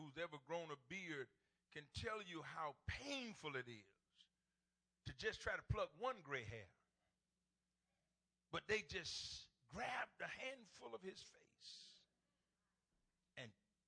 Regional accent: the South, United States; I grew up down in the South.

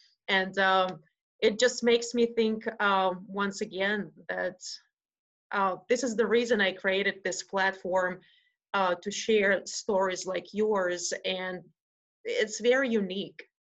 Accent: Siberia, Russia; because I am coming from Siberia, which is also a very severe climate. We have 9 months of extreme cold

